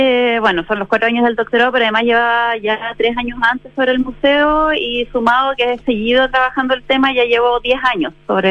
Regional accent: Buenos Aires, Argentina; que yo conocí un poco como porteña, pero no tenía mayores referencias.

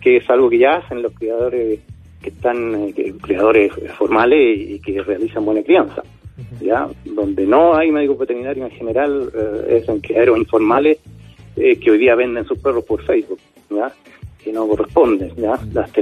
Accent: Chile; Que se puede, como buen chileno.

